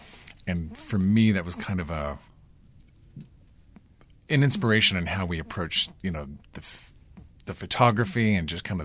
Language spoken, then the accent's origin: English; Preston, Idaho, United States; And we went up to my hometown in Preston to shoot the film on like a weekend.